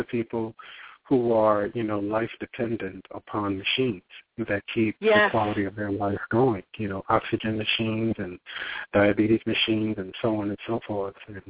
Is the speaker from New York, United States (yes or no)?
yes; New York City, New York, United States; But being a New Yorker, a native New Yorker, I was totally able to assimilate right quick.